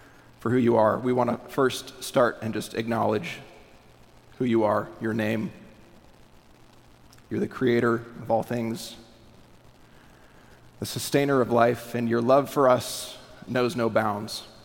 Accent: Alaska, United States; moved away as an adult; now in Tennessee, United States; I'm married. I've got two kids, and we're originally from Alaska. We've been in Tennessee for almost three years now.

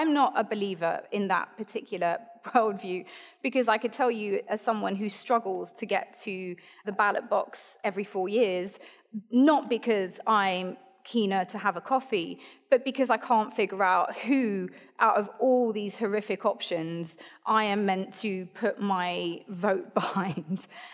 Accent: France; moved away; both in this country, but also my country of origin, France, despite my accent, that is the one.

